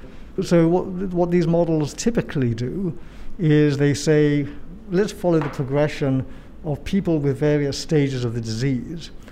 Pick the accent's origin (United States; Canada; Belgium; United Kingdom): United Kingdom; I'm British, so it's hard to do.